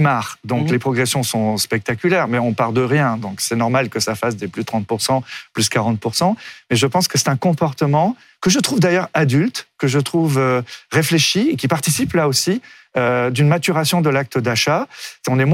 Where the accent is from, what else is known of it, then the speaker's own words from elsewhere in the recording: Brittany, France; Chez moi, à Landerneau ou à Concarneau, on a tendance à dire qu'à Paris, le poisson est au prix du homard